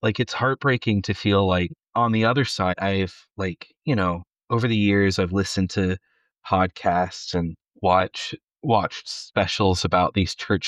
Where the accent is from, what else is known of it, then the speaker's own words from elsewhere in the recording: Ohio, United States; growing up in Central Ohio, the Vineyards were always like kind of on the cutting edge